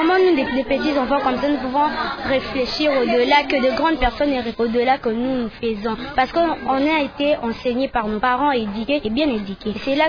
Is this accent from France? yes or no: no; DR Congo; Quand même suivre aussi ce qu'on nous enseigne. Nous sommes aussi des Congolais, mais nous devons respecter quand même.